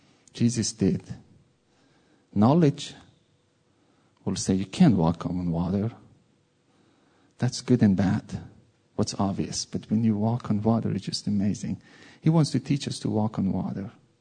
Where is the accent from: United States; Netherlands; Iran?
Iran; English is a second language; English is not my first language. I'm from Iran, you know. And speak another language.